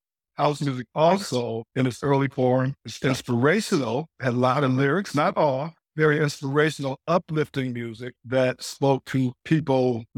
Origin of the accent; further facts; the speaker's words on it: Detroit, Michigan, United States; also born or lived in New York; I'm from Detroit, Michigan, of course, born and raised. Lived in New York for a while, moved back to Detroit.